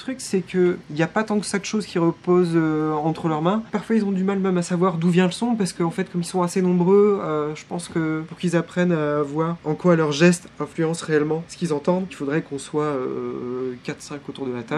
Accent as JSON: {"language": "French", "town": "Morlaix", "region": "Brittany", "country": "France", "said": "Je suis breton, je viens de Morlaix, j'ai fait mes études à Brest."}